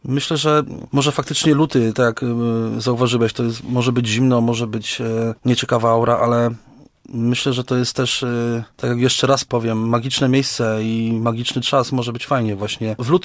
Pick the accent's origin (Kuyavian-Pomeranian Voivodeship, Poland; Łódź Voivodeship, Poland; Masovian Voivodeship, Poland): Łódź Voivodeship, Poland; Uniejów; mimo że jesteśmy z Uniejowa, mimo że z tego okręgu nie wszyscy nas gdzieś tam słyszeli